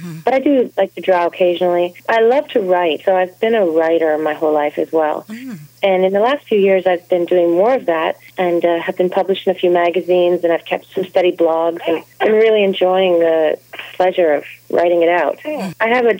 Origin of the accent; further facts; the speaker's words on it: Toronto, Ontario, Canada; I grew up in Ontario. I lived in Ontario, actually, my whole life, with the exception of a brief stint in Quebec. But I was born in Burlington, Ontario, just outside of Toronto. I think of Toronto as my hometown, really.